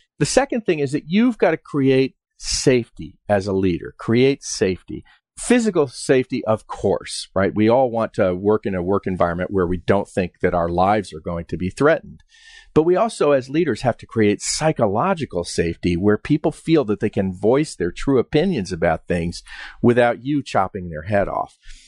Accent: New York, United States; I grew up in Westchester, New York, and I won the Westchester County Diving Championships 3 times.

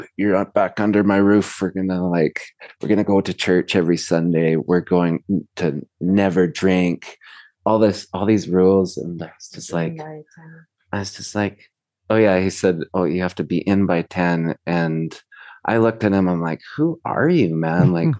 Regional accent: Peru; now in Canada; because I grew up in Peru and we're kind of living in, you know, regular old Canada

